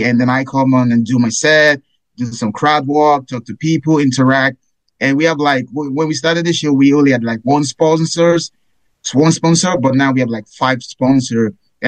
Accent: Nigeria; I know I'm being biased because I'm Nigerian

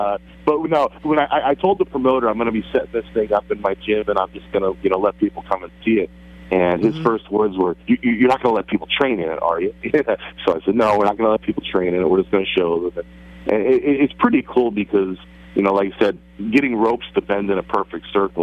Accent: Hunlock Creek, Pennsylvania, United States; I grew up in Hunlock Creek.

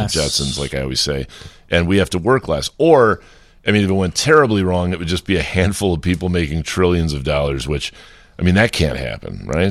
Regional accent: Ireland; as an Irish person of Irish descent

